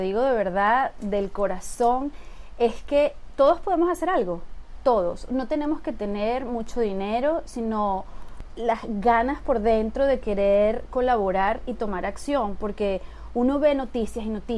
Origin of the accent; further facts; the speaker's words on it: Venezuela; now in United States; yo soy venezolana, yo tengo aquí 17 años.